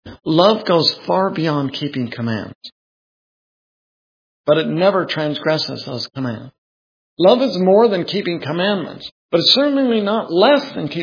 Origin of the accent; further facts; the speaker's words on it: Oregon, United States; I grew up in Oregon, lots of rivers and beautiful rivers.